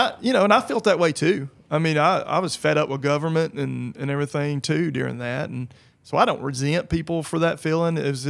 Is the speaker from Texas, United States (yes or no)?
yes; Texas, United States; Because I am from Coleman County and I'm going to continue to live in Coleman County